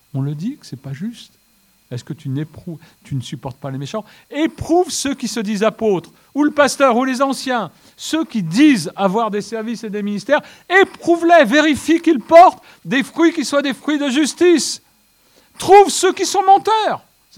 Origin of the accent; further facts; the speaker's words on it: Marseille, Provence-Alpes-Côte d'Azur, France; born there; je suis né à Marseille, alors les efforts à fournir, c'est pas trop mon lot.